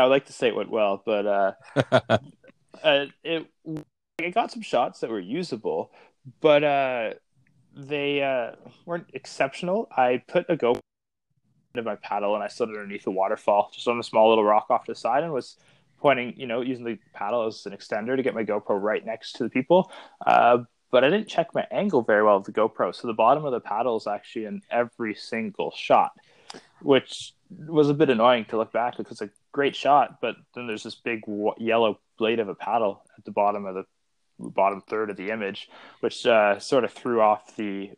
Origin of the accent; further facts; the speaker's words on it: Ontario, Canada; I'm a 19-year-old photographer. I grew up in Ontario. I'm currently going to school in Ontario for outdoor adventure.